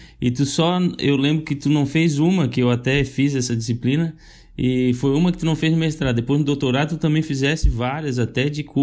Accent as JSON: {"language": "Portuguese", "country": "Brazil", "said": "Eu acho que isso é um pouco também da nossa aversão como brasileiro, nos últimos anos principalmente, é uma aversão à intelectualidade, né?"}